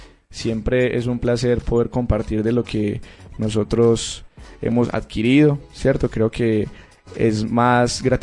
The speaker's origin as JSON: {"language": "Spanish", "region": "Antioquia", "country": "Colombia", "said": "que no se pierda también lo que tenemos como paisa, ¿cierto?"}